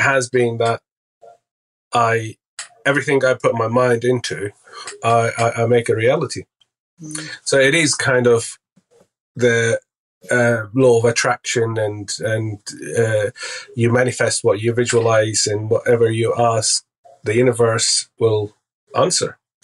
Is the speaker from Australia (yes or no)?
no; Syria; English is a second language; moved away as an adult; I'm from Syria. I was born in Syria. I lived there till I was 18. So very humble background, highly educated family.